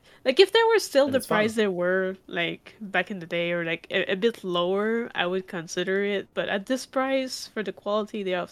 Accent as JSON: {"language": "English", "country": "Canada", "said": "I can't remember also because like I'm Canadian, so I see both the Canadian and US price"}